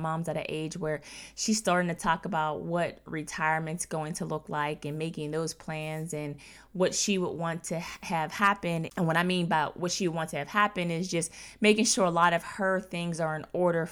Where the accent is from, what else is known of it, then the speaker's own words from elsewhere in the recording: McKeesport, Pennsylvania, United States; to obviously go to back to my hometown in McKeesport, Pennsylvania.